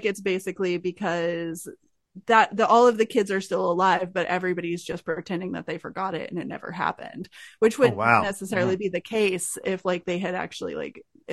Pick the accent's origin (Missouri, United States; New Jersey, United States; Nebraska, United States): Missouri, United States; also born or lived in Nashville; I was a kid, I was born in Nashville, but then I lived in a rural town in Missouri, and it was like, VHS every day.